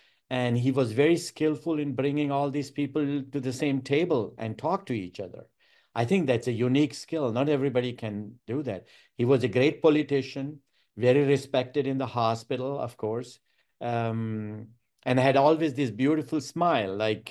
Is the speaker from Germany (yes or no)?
yes; Germany; moved away; I came from Germany, so it was amazing.